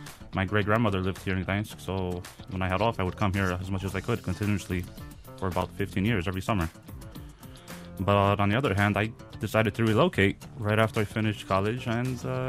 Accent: New York, United States; born there; first language Polish; Well, essentially, being I was born in New York, so yeah. At home, both my parents are Polish, so I learned Polish first.

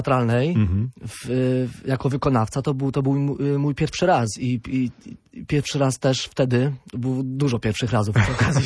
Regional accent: Kołobrzeg, West Pomeranian Voivodeship, Poland; also born or lived in Włocławek; Moje rodzinne miasto, tak.

